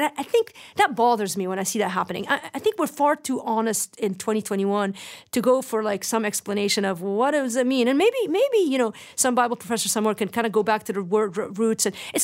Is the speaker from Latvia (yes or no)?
no; Lebanon; I just remember growing up in Lebanon